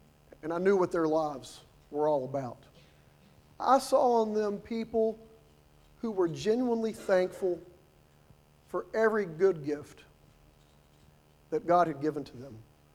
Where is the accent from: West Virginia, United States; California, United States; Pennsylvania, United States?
West Virginia, United States; And growing up in West Virginia with my family, I always enjoyed, even though we were a pretty small family